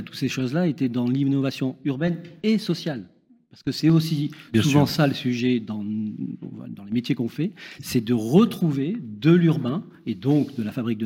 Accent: Grenoble, Auvergne-Rhône-Alpes, France; moi j'ai grandi à Grenoble. J'ai habité au village olympique, j'ai habité au collège au village olympique, j'ai habité à la ville.

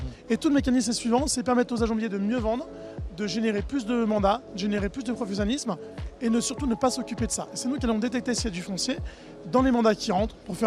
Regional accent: Lyon, Auvergne-Rhône-Alpes, France; Moi, je viens de Lyon.

